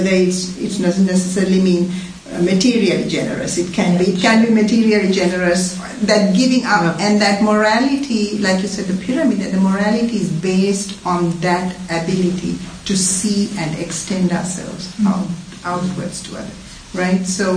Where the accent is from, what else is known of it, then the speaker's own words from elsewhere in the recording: Sri Lanka; English is a second language; I'm from Sri Lanka, which is predominantly Buddhist, though I wasn't born, I was born Muslim.